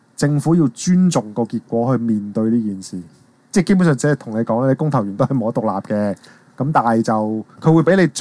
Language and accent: Cantonese; China; 咁咧我大陸人真係咁講嘅